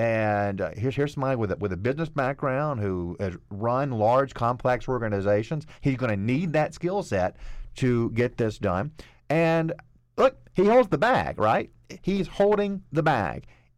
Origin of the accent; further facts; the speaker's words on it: Georgia, United States; my macro level concern as a Southerner and as a Georgian who's very proud of the progress that we've made